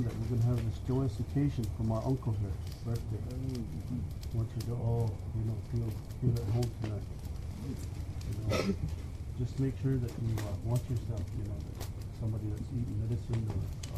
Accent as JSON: {"language": "English", "region": "Montana", "country": "United States", "said": "I come from Montana."}